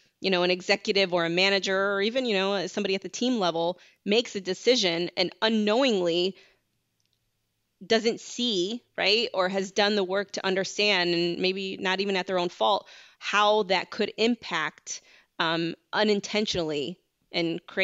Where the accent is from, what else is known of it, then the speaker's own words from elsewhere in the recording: Chicago, Illinois, United States; I grew up by Midway Airport, which is close, like between 63rd. I grew up closer to 63rd and Pulaski. It was majorly a Hispanic and Polish neighborhood